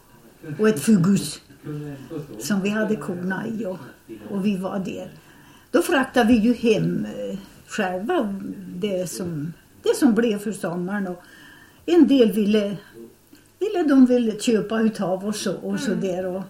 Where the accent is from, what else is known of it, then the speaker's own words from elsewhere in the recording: Sälen, Dalarna County, Sweden; born there; där jag är född där uppe i Sälen